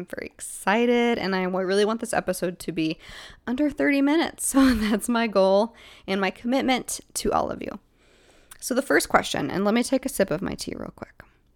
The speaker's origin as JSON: {"language": "English", "town": "Seattle", "region": "Washington", "country": "United States", "tie": "born or raised there", "said": "I grew up in Seattle and we went to BC all the time, me and my family"}